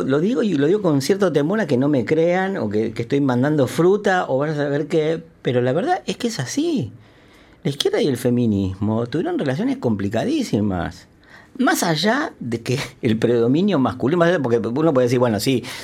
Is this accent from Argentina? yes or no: yes; Argentina; Yo vengo de Argentina, no sé exactamente cómo es en Uruguay